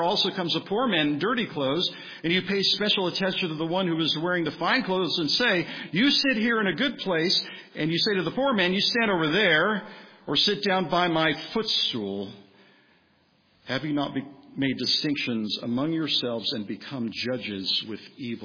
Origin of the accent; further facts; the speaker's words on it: Redlands, California, United States; I came back to my hometown of Redlands